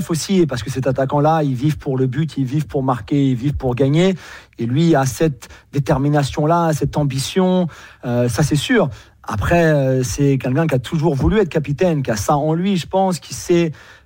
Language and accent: French; Paris, Île-de-France, France; je suis Parisien aussi